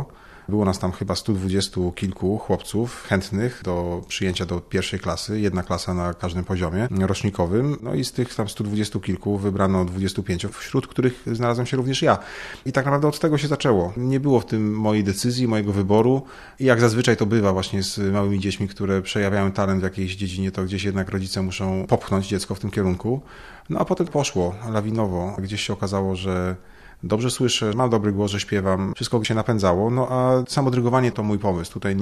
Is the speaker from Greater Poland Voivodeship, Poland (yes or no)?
yes; Poznań, Greater Poland Voivodeship, Poland; Tak, jestem rodowitym poznaniakiem, urodzonym w Poznaniu, wychowanym na Ratajach, ale od 9 lat w Poznaniu bywałem rzadziej, dlatego że przez 9 ostatnich sezonów szefowałem w Filharmonii w Opolu